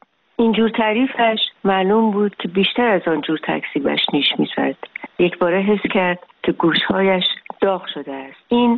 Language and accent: Persian; Tehran, Tehran Province, Iran; ببینید من تهرانیم، یعنی تهرانی نه به معنی اینکه فقط متولد تهران هستم، من چند پشتم تهرانی، یعنی میرسه به جایی که به اصطلاح تهران ده بوده، از یه خانواده متوسطم هستم.